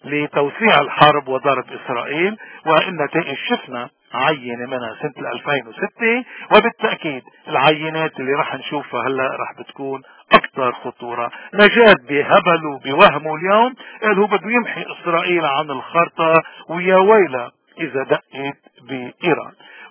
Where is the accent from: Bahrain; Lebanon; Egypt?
Lebanon; إذا اليوم نحن بلبنان كيف بده يكون مصيرنا؟ أكيد حزب الله بده يعمل حرب مع إسرائيل، ورح ندفع نحن كلبنانيين نتيجة الانتماء